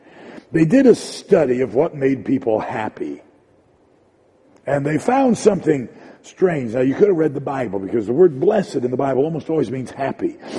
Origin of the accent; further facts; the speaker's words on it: Detroit, Michigan, United States; When I was a boy growing up in Detroit, we would give Valentine's cards to our classmates.